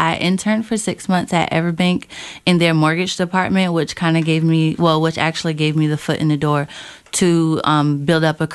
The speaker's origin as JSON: {"language": "English", "town": "Newark", "region": "New Jersey", "country": "United States", "lives_now": "Jacksonville, United States", "said": "I'm actually transplanting to Jacksonville. I'm from Newark, New Jersey. I graduated from Eastside High School some years ago."}